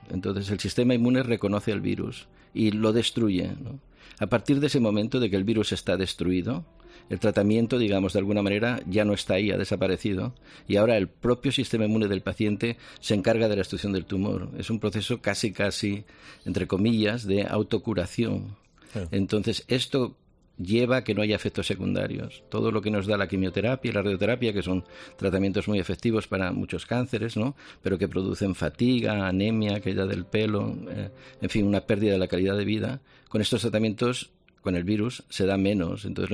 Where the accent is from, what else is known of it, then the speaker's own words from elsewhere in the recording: Asturias, Spain; yo soy asturiano